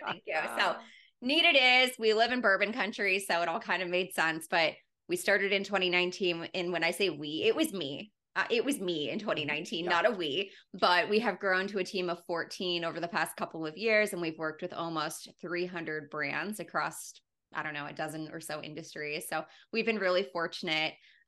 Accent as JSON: {"language": "English", "region": "Pennsylvania", "country": "United States", "moved": "as an adult", "lives_now": "Louisville, United States", "said": "But yeah, so I live in Louisville, not originally from here. I'm actually from Pennsylvania, moved here when I was 18."}